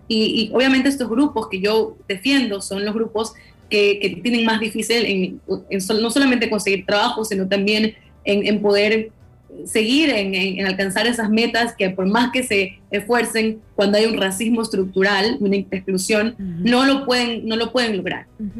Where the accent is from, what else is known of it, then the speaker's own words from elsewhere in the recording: Machala, El Oro, Ecuador; born there; haciendo proyectos en Machala, en mi ciudad donde yo nací.